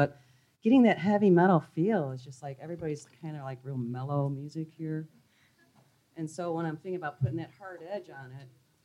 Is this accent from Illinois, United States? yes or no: yes; Chicago, Illinois, United States; I'm a musician from Chicago, been in rock bands pretty much all my life.